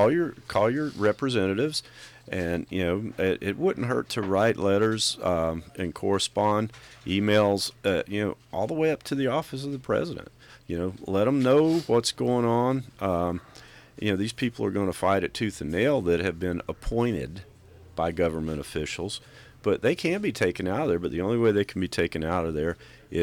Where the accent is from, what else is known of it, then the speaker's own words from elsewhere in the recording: United States; as an American, a citizen of the United States, you know, I want our country to do good.